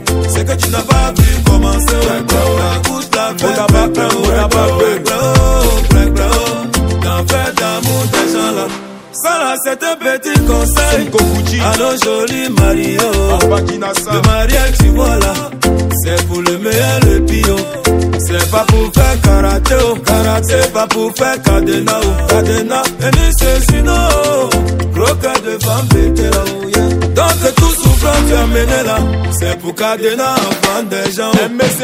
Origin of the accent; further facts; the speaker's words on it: Côte d’Ivoire; Même chez nous en Côte d'Ivoire, oh.